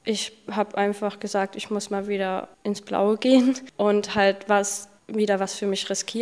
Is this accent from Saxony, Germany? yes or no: yes; Leipzig, Saxony, Germany; ich komme aus Leipzig, bin 17 Jahre alt.